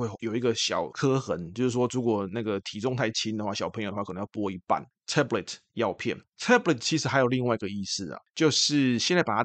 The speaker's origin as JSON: {"language": "Chinese", "country": "Taiwan", "said": "通常我们台湾人的习惯就是唠英文的时候，那个 work 是不卷舌的"}